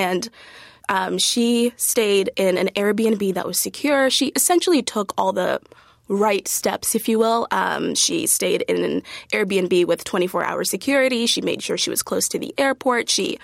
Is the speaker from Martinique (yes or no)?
no; Zimbabwe; I'm from Zimbabwe